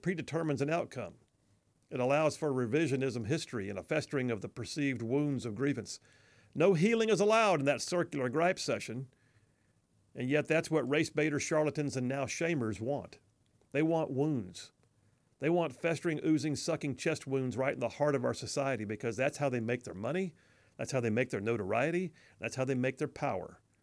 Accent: United States; I'm an American, but I've got a right and an ability to form an opinion about matters of foreign policy.

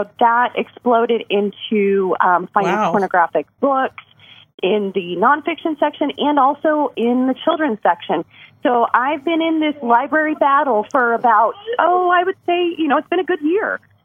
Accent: St. Charles, Missouri, United States; Yeah, so I moved here from Missouri, from St. Charles, Missouri

